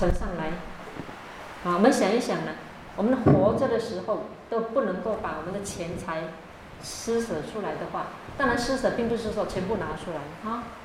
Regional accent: China; 尤其是我们中国人呢、东方人呢，都很愿意做的一件事情

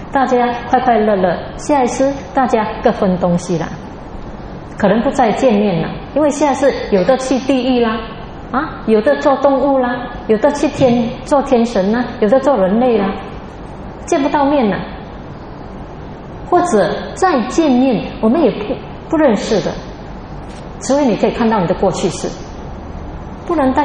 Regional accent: China; 这个家我们中国人很注重

